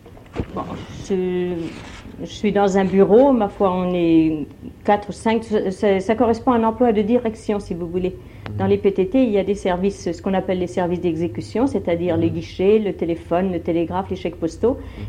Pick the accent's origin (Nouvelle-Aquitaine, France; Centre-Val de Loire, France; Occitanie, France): Centre-Val de Loire, France; Orléans; j'habite Orléans depuis toujours. Ma foi, enfin toujours, je ne suis pas née à Orléans, mais je suis arrivée à Orléans, j'avais deux ans. Alors, en principe, je suis d'Orléans